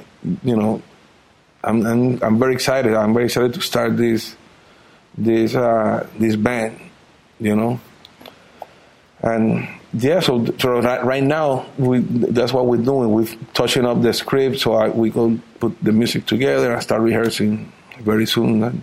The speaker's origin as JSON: {"language": "English", "country": "Puerto Rico", "tie": "born or raised there", "second_language": "English", "said": "I was born and raised in Puerto Rico."}